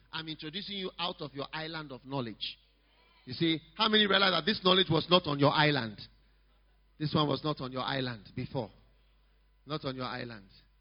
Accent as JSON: {"language": "English", "country": "Ghana", "said": "I'm not American. If I was American, it would even be different. But you see, I'm from Ghana. Africa."}